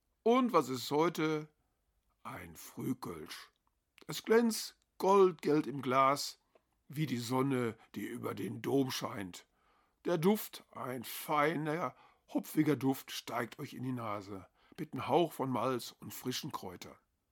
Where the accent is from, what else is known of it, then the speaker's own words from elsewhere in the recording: Schwerte, North Rhine-Westphalia, Germany; ich bin ja eigentlich aus Schwerte bei Dortmund